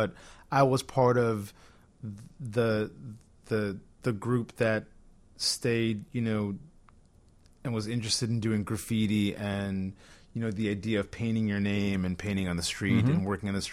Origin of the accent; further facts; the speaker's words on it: Chicago, Illinois, United States; I grew up in Brighton Park in Chicago